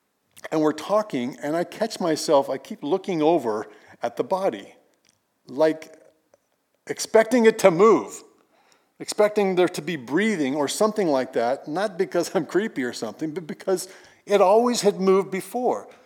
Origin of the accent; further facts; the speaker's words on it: Iowa, United States; Kasha is from Poland. I'm from Iowa.